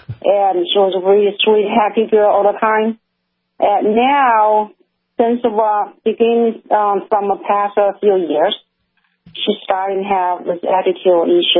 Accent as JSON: {"language": "English", "country": "China", "lives_now": "United States", "said": "I'm from China."}